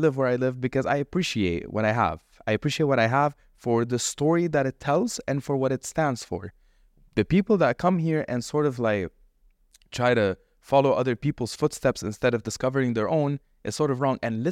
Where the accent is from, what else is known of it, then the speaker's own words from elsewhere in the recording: Lebanon; now in United Arab Emirates; I have had Emirati and Saudi friends growing up in Lebanon